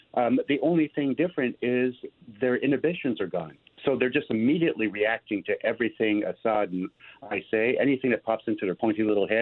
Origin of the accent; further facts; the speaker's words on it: Canada; Oh, we're so Canadian.